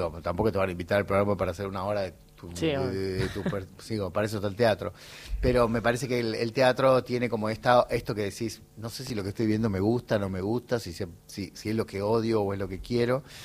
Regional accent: Gálvez, Santa Fe, Argentina; Y el pueblo tenía, Gálvez, mi pueblo tenía una inquietud cultural particular.

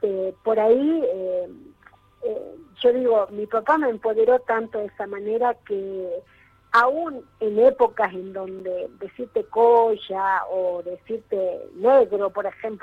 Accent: Jujuy, Argentina; Una jujeña feliz.

